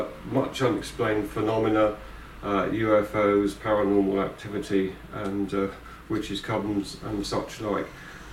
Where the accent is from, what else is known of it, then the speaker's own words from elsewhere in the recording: South East England, United Kingdom; also born or lived in London; But my family soon moved down to the Sussex coast, where I've been ever since.